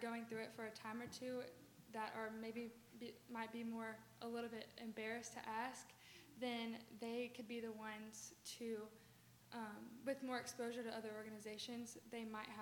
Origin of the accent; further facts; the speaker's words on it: Fairhope, Alabama, United States; I grew up in Fairhope, Alabama, but I like to call Orange Beach home too because my feet are always in the sand here.